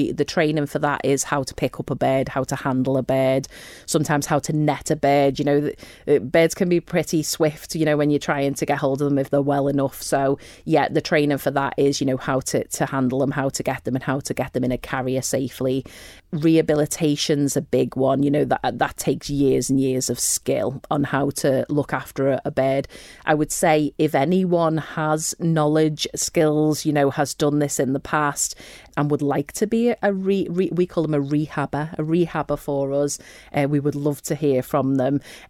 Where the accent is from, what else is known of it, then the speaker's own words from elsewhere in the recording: Liverpool, North West England, United Kingdom; As some may guess from my accent, I'm actually from Liverpool.